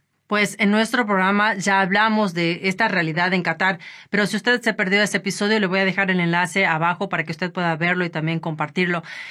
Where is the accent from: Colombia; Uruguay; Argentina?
Argentina; como soy argentina, en mi país